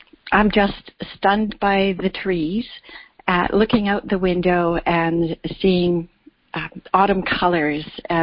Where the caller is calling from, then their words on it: Vancouver, British Columbia, Canada; I'm phoning from Vancouver.